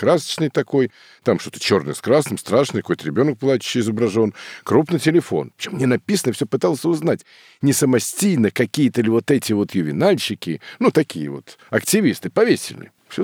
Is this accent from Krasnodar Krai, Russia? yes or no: no; Moscow, Russia; потому что я москвич